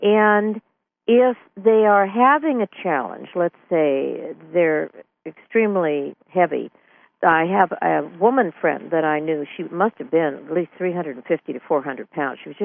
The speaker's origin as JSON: {"language": "English", "region": "California", "country": "United States", "tie": "born or raised there", "said": "I think because I was raised in California, we had such an abundance of it. It was just a part of our life."}